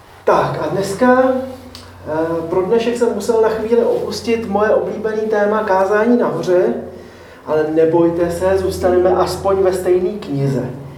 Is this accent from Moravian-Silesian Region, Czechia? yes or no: no; Prague, Czechia; My jsme z Prahy, z města, takže neznáme to zemědělství zase tak dobře.